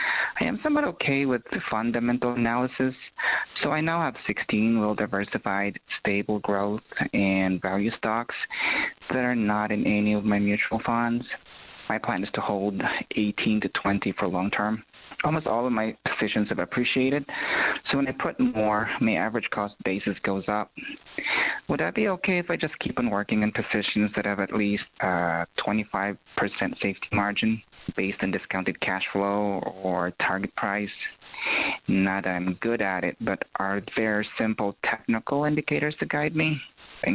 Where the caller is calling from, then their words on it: Ohio, United States; I'm calling from Ohio.